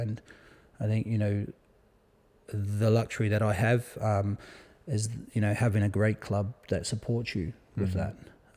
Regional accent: England, United Kingdom; now in Haarlem, Netherlands; Yeah, so I come from England.

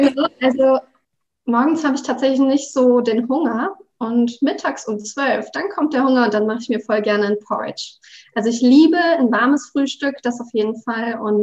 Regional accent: Rottweil, Baden-Württemberg, Germany; Ich komme aus der Gegend von Rottweil. Das liegt zwischen Stuttgart und dem Bodensee.

